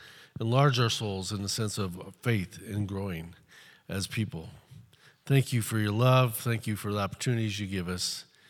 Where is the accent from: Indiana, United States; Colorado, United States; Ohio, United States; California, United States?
Indiana, United States; Fort Wayne; I had the privilege growing up, I grew up in Fort Wayne.